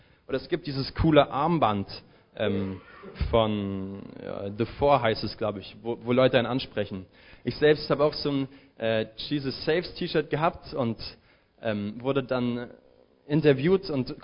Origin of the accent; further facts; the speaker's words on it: Chemnitz, Saxony, Germany; ich komme aus Chemnitz in Sachsen und habe da Zimmermann gelernt